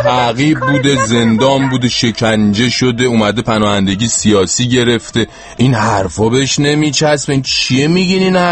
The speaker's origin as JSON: {"language": "Persian", "country": "Iran", "said": "ما که این ور دنیا داریم میبینیم که حالا خارجیایی که به هر حال ما بهشون میگیم ما ایرانیم"}